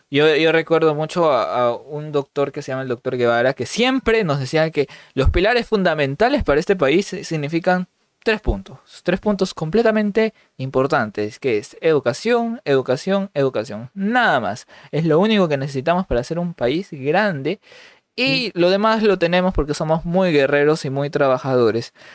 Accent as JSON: {"language": "Spanish", "region": "Callao", "country": "Peru", "said": "Él es del norte, yo soy del Callao."}